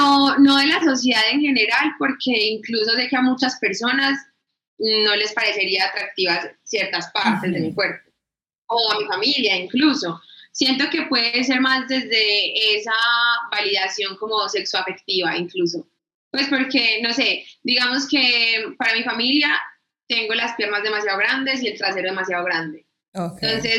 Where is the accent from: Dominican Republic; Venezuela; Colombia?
Colombia; Medellín, Antioquia; also born or lived in Cartagena / Valle del Cauca; Soy una mujer afrofeminista, nací en Cartagena, pero vivo en Medellín desde que tengo, no sé, como 7 años más o menos. También viví en el Valle del Cauca un tiempo. Mi mamá es de Bolívar y mi papá es de San Basilio de Palenque.